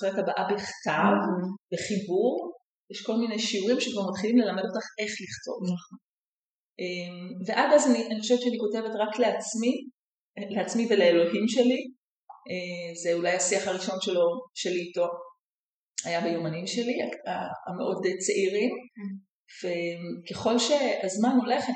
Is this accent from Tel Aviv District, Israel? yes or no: no; Ashkelon, Southern District, Israel; בית מרוקאי, באשקלון, 8 ילדים, המון המון רעש, והשכנים בתוך הבית שלנו, כזה בשכונה כזאת.